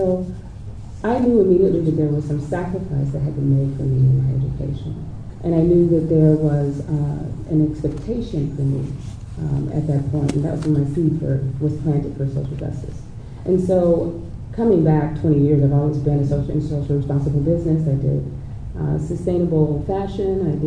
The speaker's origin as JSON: {"language": "English", "region": "North Carolina", "country": "United States", "tie": "born or raised there", "said": "I grew up in North Carolina in a small rural town."}